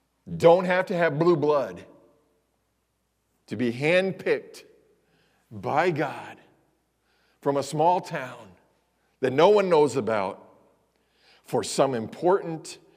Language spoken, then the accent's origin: English; Brazil, Indiana, United States; You know, people, where are you from? Brazil. Really? You come here from South America? I've been asked that before. Because it is so small. Well, it's kind of like between Terre Haute and Indianapolis.